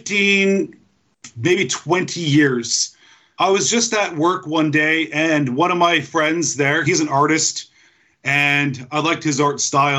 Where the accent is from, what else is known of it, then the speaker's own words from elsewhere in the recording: Calgary, Alberta, Canada; moved away as an adult; now in Australia; I'm a 40-year-old guy living in Australia. I grew up in Calgary, Alberta, met an Australian girl and got married, and here I am.